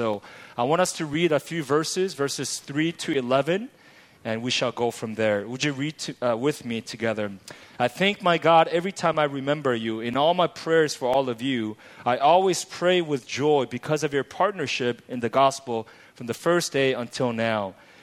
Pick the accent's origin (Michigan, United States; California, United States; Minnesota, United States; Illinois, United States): California, United States; Los Angeles; I come all the way from Los Angeles, and I had attended a conference in Seoul a few days ago